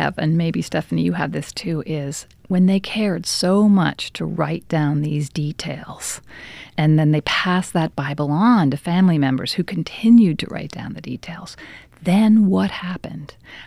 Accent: Boston, Massachusetts, United States; And even when I was a child growing up in Boston, I would go to Salem, Sturbridge Village, Plymouth Plantation

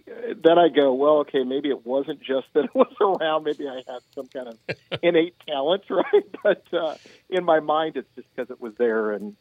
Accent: Goshen, Indiana, United States; also born or lived in Michigan; Yeah, I was born in Michigan, but most of my formative years, including, you know, learning how to play the guitar and, you know, was Goshen, Indiana, you know, a little small town in the middle of Indiana.

